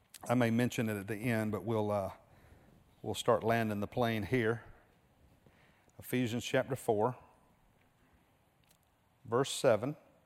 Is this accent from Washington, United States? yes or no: no; Gloversville, New York, United States; Now, I'm from Gloverville, so everybody chill out. That was no disrespect. That's home. That's where my mom and dad still live. I love Gloverville.